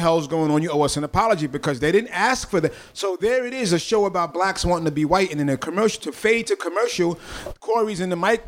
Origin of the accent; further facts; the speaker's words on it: Bronx, New York, United States; Growing up in the Bronx, especially in the whole hip hop vibe about scratching, DJs wanted to find loops.